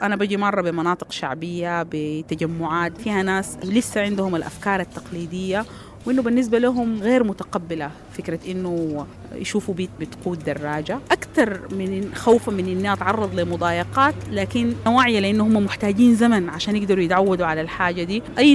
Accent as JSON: {"language": "Arabic", "country": "Sudan", "said": "أنا سودانية ساكنة في الخرطوم"}